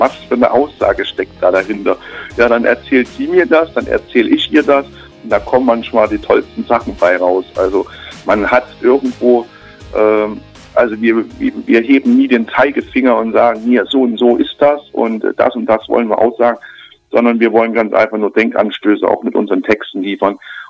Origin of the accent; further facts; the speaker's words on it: Düren, North Rhine-Westphalia, Germany; Wir kommen aus Düren, eine Stadt zwischen Köln und Aachen.